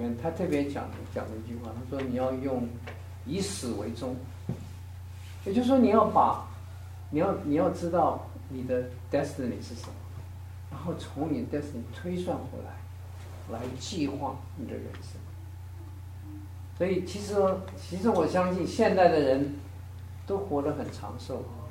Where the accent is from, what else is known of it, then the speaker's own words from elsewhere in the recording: China; 就像我们中国人在讲的是安贫乐道，